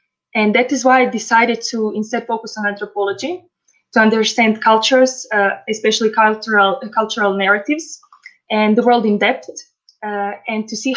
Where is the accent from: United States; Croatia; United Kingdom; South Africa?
Croatia; English is a second language; I am from Croatia.